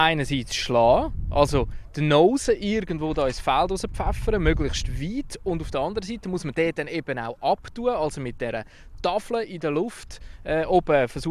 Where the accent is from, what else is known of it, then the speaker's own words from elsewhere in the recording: Zurich, Switzerland; accent: Zurich dialect; Jetzt komme ich aus Zürich, habe den Zürich-Dialekt